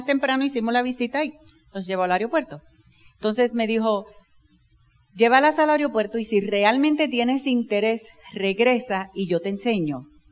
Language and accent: Spanish; Panama; born there; Yo soy hija de militar también. Nací en Panamá, pero de padres puertorriqueños.